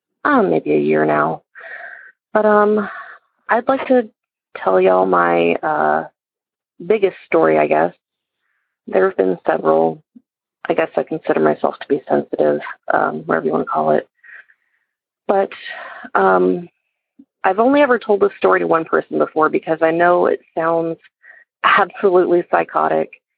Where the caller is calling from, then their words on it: Georgia, United States; I'm calling from Georgia.